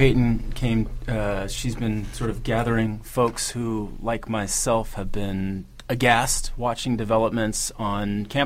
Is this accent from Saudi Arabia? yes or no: no; New Zealand; I'm a Kiwi also